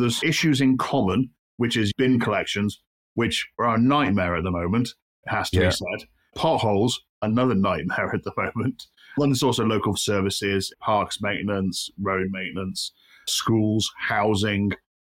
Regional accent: Wirral, North West England, United Kingdom; I'm from the Wirral. So the Wirral's basically got two bits to it. One bit of it's Birkenhead, which has a Scouse accent. And the other bit's got more of a Cheshire accent

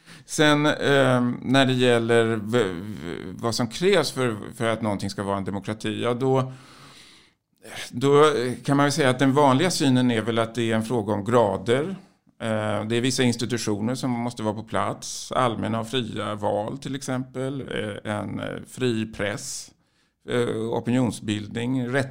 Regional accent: Sweden; Men det är inte för att vi är svenskar, tycker jag.

